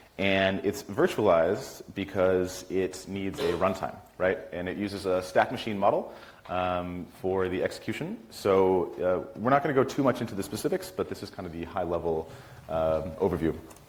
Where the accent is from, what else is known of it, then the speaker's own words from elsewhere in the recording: Chicago, Illinois, United States; And I'm from Chicago, so in Chicago, I run the WebAssembly Chicago group.